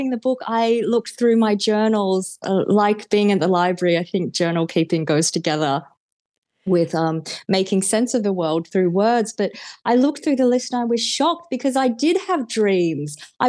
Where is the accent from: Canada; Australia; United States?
Australia; Canberra, Australian Capital Territory; Even though I grew up in Canberra, it had shaped China and its history had shaped me in ways that I was yet to find out